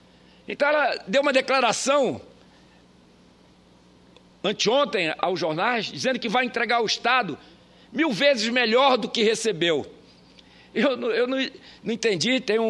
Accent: Pará, Brazil; e quando dizia diziam lá no meu estado que era de, porque nós éramos de oposição

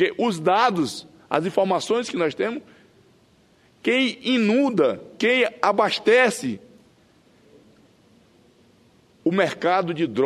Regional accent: Acre, Brazil; presidente boliviano está sendo recebido com todas as pompas. Foi junto com o presidente Lula, está lá no meu estado. E eu, graças a Deus, tenho esse espaço aqui para poder expressar a minha indignação, a minha revolta, em nome de vários acreanos

